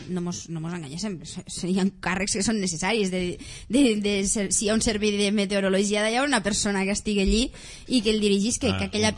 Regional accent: Catalonia, Spain; jo penso que som els catalans els que estem pagant part del dèficit d'altres comunitats autònomes

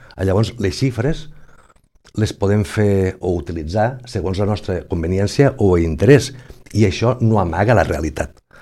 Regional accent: Catalonia, Spain; nosaltres, els que som també catalans, i recalco el de també

